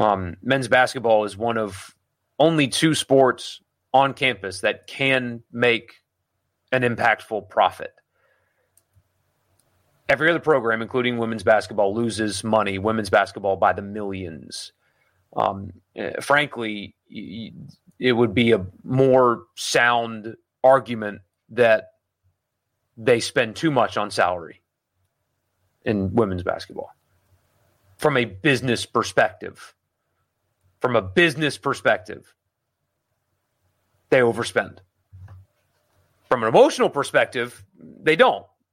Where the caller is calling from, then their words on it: Australia; As an Australian listening from Australia, how do we all deal with the anticipation of the season?